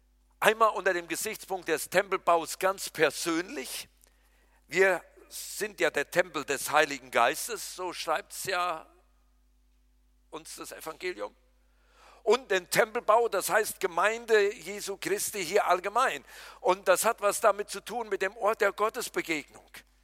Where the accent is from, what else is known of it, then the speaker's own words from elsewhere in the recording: Berlin, Germany; Ich kann das auch als echter Berliner.